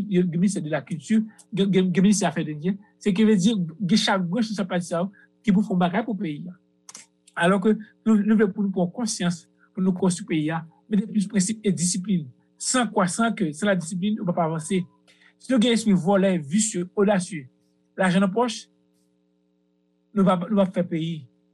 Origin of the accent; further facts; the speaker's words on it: Haiti; parce que moi, je suis un haïtien lié, comme tout haïtien.